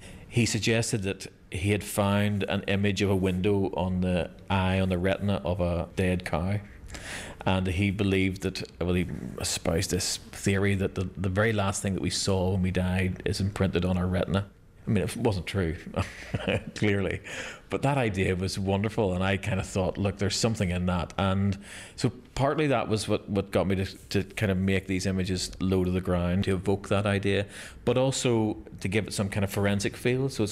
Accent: Belfast, Northern Ireland, United Kingdom; I grew up in Ballysillan, so this is the local park. It's the park we'd have went to as children.

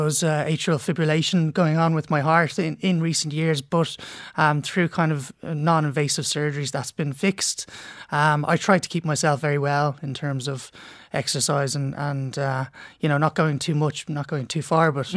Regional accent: Munster, Ireland; born there; So I was born in Clare

